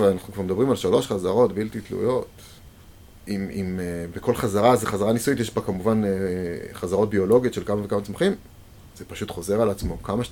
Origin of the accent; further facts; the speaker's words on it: Jerusalem, Jerusalem District, Israel; אני ירושלמי